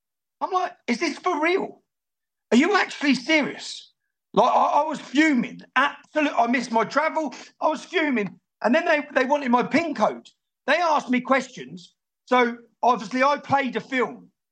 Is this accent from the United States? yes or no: no; England, United Kingdom; I failed in my job as an Englishman, and I failed in my job as a journalist, and I failed the British public.